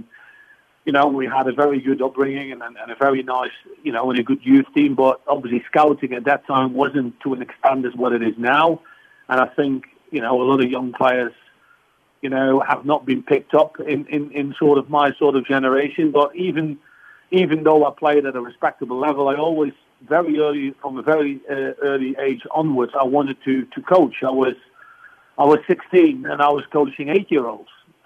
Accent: Netherlands; I was born in 64, so really when I started to get acquainted with soccer, it was sort of in the 70s, and I grew up with the golden age of Dutch football

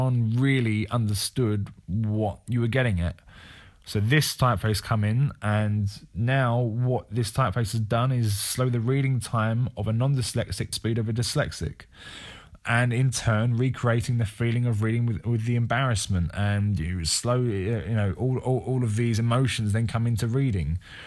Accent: Hartley, South East England, United Kingdom; I'm 26 years old, and as I said, I'm from Kent, from a little village called Hartley.

